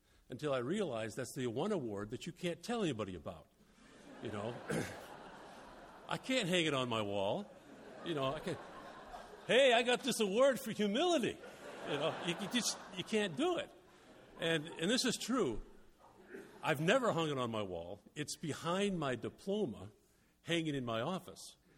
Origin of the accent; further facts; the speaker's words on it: Detroit, Michigan, United States; I did my time in Chicago, so the Lord blessed me with the opportunity to go to Detroit, my hometown.